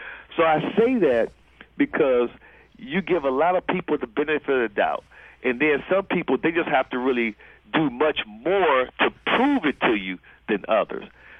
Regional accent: Cleveland, Ohio, United States; Born and raised in Cleveland, Ohio.

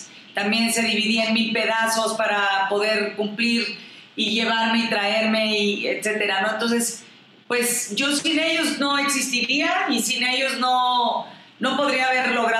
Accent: Mexico; me siento orgullosamente mexicana

